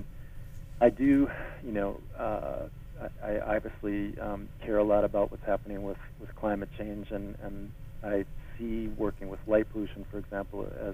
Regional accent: Minnesota, United States; growing up in Minnesota, my first thought when I saw that was that it was snowing

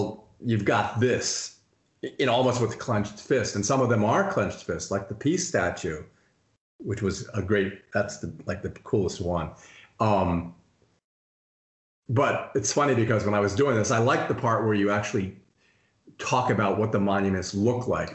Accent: United States; because I'm American, the other statue monument that has burned itself through my retina and the convolutions of my brain is Iwo Jima, because it's just such an American icon.

